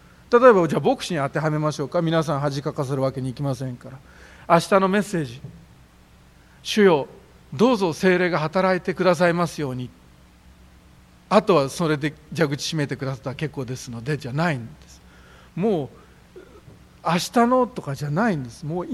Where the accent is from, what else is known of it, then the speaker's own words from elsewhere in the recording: Nagoya, Aichi, Japan; こうして名古屋で育っています私が見ますと、不安に襲われるわけです。